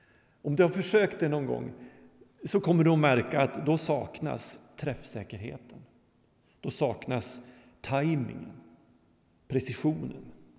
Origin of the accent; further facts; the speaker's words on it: Västerbotten County, Sweden; I Norrland, i min hembygd, i Västerbotten och Lappland